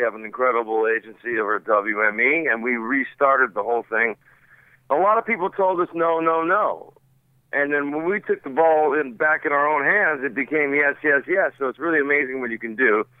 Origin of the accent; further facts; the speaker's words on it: North Hollywood, California, United States; We grew up in North Hollywood, you know? We're not just throwing together studio guys. Somebody started that rumor. But we went to high school together. We grew up together